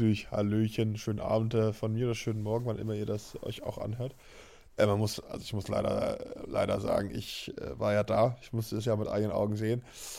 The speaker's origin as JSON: {"language": "German", "country": "France", "second_language": "German", "said": "Als Franzose war es dann doch dann nicht so gut."}